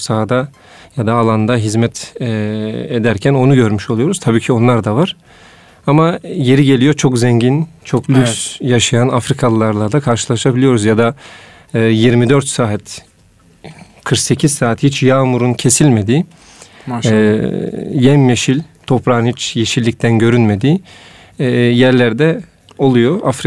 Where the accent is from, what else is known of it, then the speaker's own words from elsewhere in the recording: Konya, Turkey; also born or lived in Cameroon; Konyalıyım. Yaklaşık 5 yıl Kamerun'da kaldım.